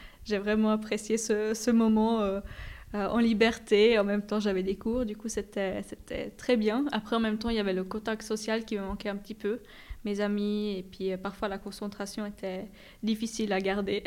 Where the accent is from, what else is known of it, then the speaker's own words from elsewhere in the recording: Italy; j'ai pu rentrer chez moi en Italie.